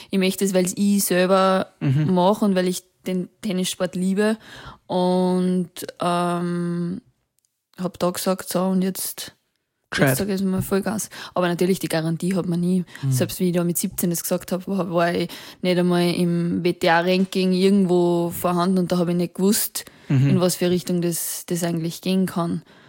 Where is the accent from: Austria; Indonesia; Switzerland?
Austria; Weiher, Upper Austria; also born or lived in Linz; now in Vienna, Austria; Ich komme aus Weiher, Oberösterreich. Mhm. Und habe deswegen in Linz gewohnt, weil ich eben dort trainiert habe. Und jetzt habe ich mein sportliches Umfeld geändert und bin jetzt nach Wien gezogen